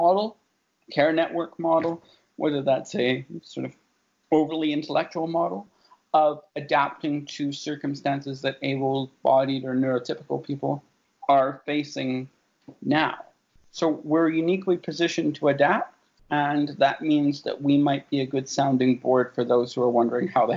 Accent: United Kingdom; born or raised there

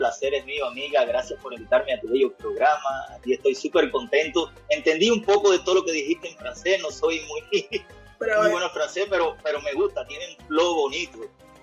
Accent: Cuba; born there; yo nací en Cuba, como tú bien dices, I was born in Cuba.

